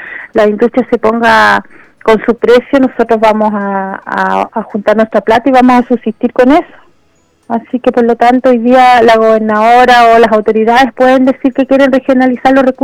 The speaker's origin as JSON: {"language": "Spanish", "town": "Guaitecas", "region": "Aysén", "country": "Chile", "said": "la gente de Guaiteca, aquí los mayores perjudicados somos la gente de Guaiteca"}